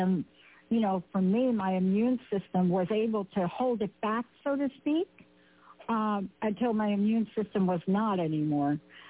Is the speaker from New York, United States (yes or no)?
yes; Bronx, New York, United States; I am a girl from the Bronx, New York.